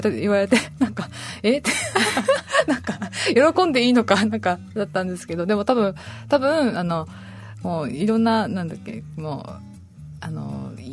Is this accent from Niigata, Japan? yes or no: no; Naha, Okinawa, Japan; 私自身那覇で生まれ育ってるんですけど